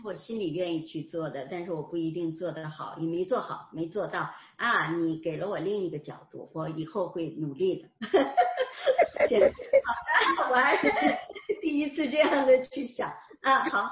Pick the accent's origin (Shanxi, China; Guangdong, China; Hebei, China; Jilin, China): Jilin, China; Baicheng; 我出生在中国东北吉林省的一个小城市里边，那我们那边呢，吉林省白城市，非常冷，冬天非常冷，气候非常冷，那零下30几度